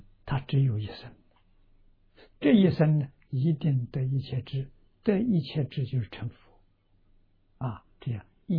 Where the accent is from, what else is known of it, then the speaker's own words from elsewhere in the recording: China; 我们中国人讲的大彻大悟明心见性啊